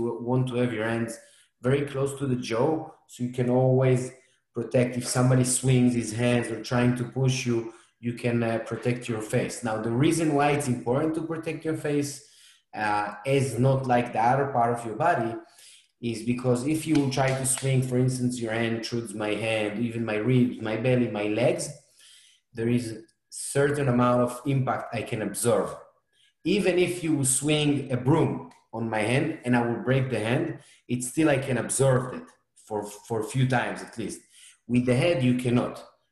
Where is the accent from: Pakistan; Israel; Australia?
Israel; now in United States; You know, I came from Israel around 6 years ago. I actually moved to Chicago in the beginning